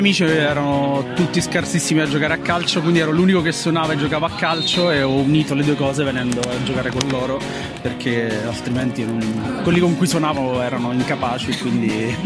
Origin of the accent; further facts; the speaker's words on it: Avellino, Campania, Italy; sono di Avellino